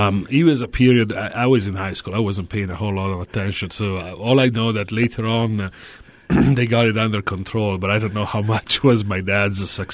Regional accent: Bologna, Emilia-Romagna, Italy; I grew up in Bologna.

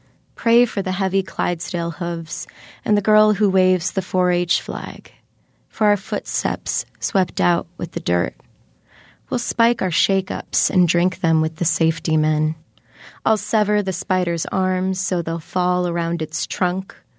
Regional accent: Springfield, Illinois, United States; I grew up in Springfield in the middle of Illinois and literally within a sea of cornfields.

